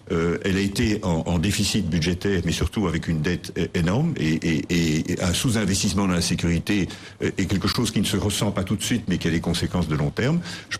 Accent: Belgium; Moi, je dirais que je suis belge

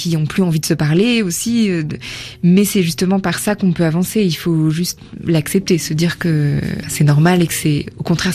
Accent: Châteauroux, Centre-Val de Loire, France; j'ai grandi à Châteauroux, dans le centre de la France.

